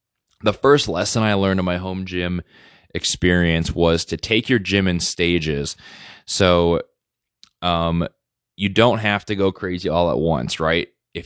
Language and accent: English; North Dakota, United States; And then when I moved to North Dakota back to my home state in 2020